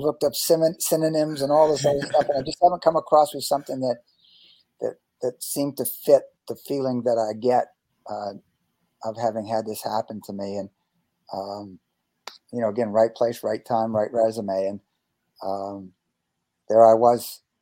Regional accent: Boston, Massachusetts, United States; like I grew up in Boston, or right around Boston, and was a great Boston Celtics fan.

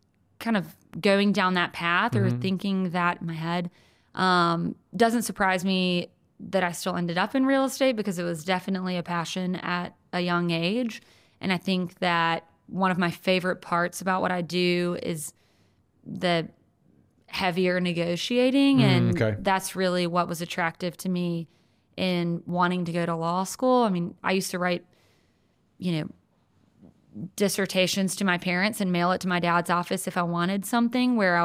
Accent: Birmingham, Alabama, United States; I'm from Birmingham. Been here most of my life. I spent a short period of time in Washington, D.C. and a little bit of time in New York.

